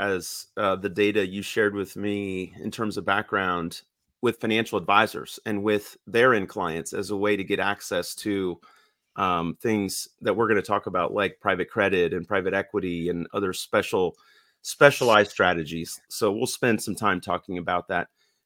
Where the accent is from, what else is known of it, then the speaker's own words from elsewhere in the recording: Kansas, United States; now in Atlanta, United States; I grew up in the Midwest as well. I'm a Kansas native, grew up in a very small town. Mom and dad still live back there. And now we live in Atlanta.